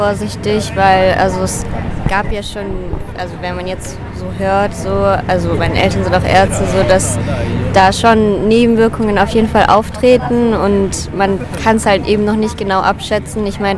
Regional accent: Herrenberg, Baden-Württemberg, Germany; now in Aachen, Germany; ich komme aus Herrenberg und ich bin hier auch öfters, also ich studiere auch in Aachen.

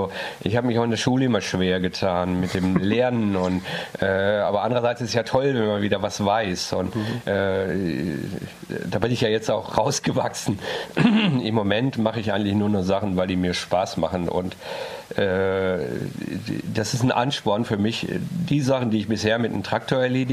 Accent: North Rhine-Westphalia, Germany; Ich komme aus dem Kreis Warendorf.

